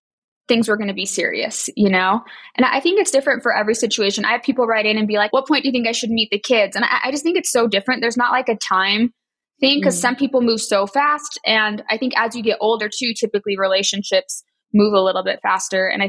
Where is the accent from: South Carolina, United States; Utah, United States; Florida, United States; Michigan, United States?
Utah, United States; Salt Lake City; We're from Salt Lake City, have 4 kids, 2 he had from a previous marriage, and then we have 2 together.